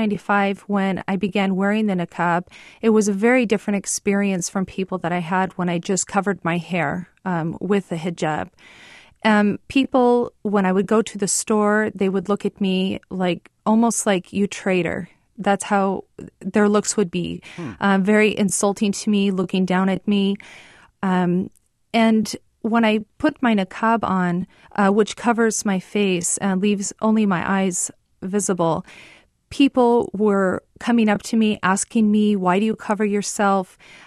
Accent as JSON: {"language": "English", "country": "United States", "said": "I'm living here in America, which is my home country"}